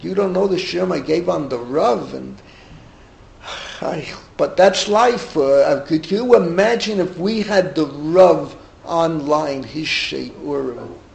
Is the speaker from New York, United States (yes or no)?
yes; Bronx, New York, United States; we grew up in the Bronx together.